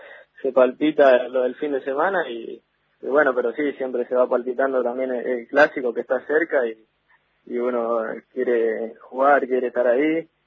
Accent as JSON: {"language": "Spanish", "town": "Villa Elisa", "region": "Buenos Aires Province", "country": "Argentina", "said": "Villaliza, sí."}